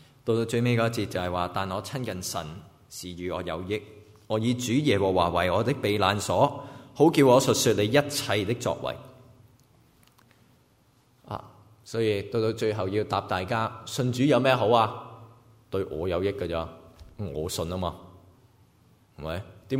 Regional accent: Guangdong, China; accent: Cantonese; 所以我们广东话那句转牛角尖

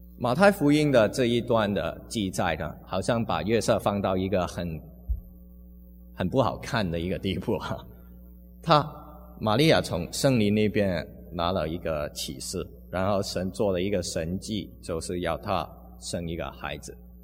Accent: United States; 所以我们美国人都很清楚啊

